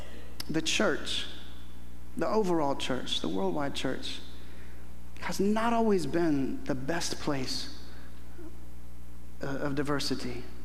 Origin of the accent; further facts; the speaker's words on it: Houston, Texas, United States; My older brother and I, we grew up in and around the Houston area.